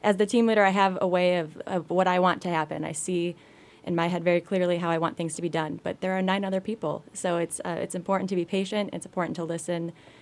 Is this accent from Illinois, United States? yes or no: yes; Chicago, Illinois, United States; I'm from Chicago, Illinois, and I went to school at the University of Missouri.